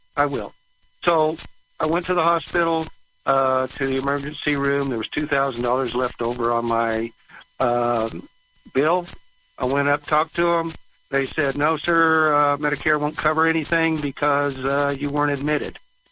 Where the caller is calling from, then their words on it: New Mexico, United States; I'm calling from New Mexico.